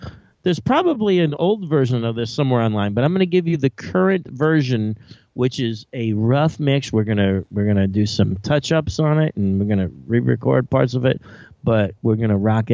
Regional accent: Pennsylvania, United States; I'm a dude from Pennsylvania.

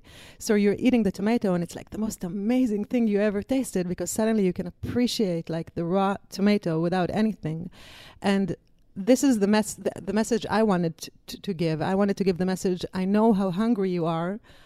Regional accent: Israel; English is a second language; I came from Israel.

